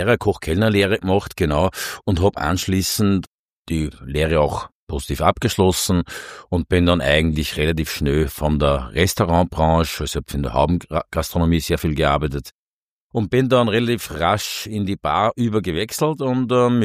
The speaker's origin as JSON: {"language": "German", "town": "St. Oswald bei Freistadt", "region": "Upper Austria", "country": "Austria", "said": "Mehr Oberösterreich geht fast nicht. Ich komme aus dem Mühlviertel und ja, aus dem Bezirk Freistadt, aus dem herrlichen St. Oswald bei Freistadt."}